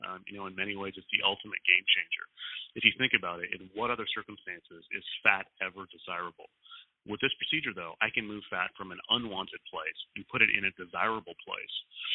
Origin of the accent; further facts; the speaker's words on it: Dallas, Texas, United States; Next month, I'm speaking at the Dallas Cosmetic Symposium, which is an international meeting in my hometown.